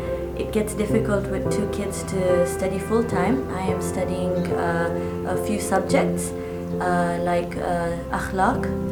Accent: Tanzania; Bismillahir Rahmanir Rahim. … I am from Tanzania. I am 26 years old

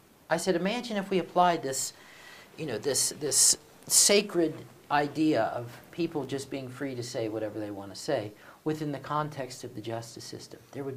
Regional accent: United States; you're going to be very surprised to hear me as an American say what I'm about to say.

